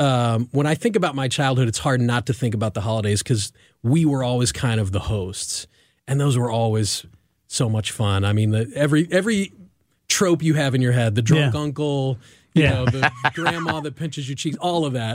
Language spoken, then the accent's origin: English; St. Joseph, Missouri, United States; I grew up in St. Joseph, Missouri, little town about 40, 45 minutes north of Kansas City. Good, 60, 65,000 people, but small enough that it felt safe.